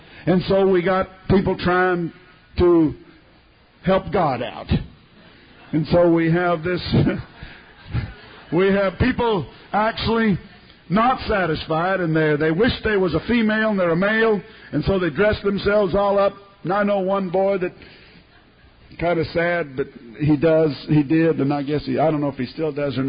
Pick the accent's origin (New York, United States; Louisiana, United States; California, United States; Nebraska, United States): California, United States; born there; Well, I was born in California.